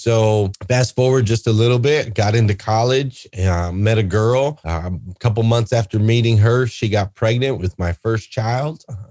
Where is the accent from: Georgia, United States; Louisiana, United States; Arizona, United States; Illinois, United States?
Arizona, United States; Flagstaff; I grew up in Flagstaff, Arizona. I was a smart kid as far as like book smart.